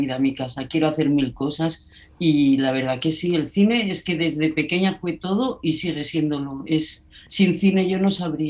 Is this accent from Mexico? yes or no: no; Navarre, Spain; eso que soy navarra